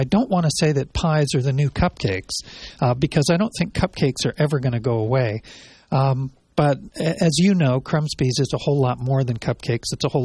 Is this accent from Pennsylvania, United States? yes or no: yes; Pennsylvania, United States; Well, I grew up near Philadelphia